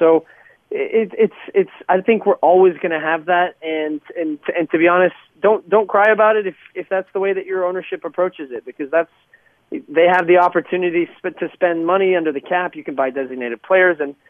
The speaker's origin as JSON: {"language": "English", "town": "Houston", "region": "Texas", "country": "United States", "tie": "born or raised there", "said": "And when I grew up in Houston, we didn't have the Dynamo."}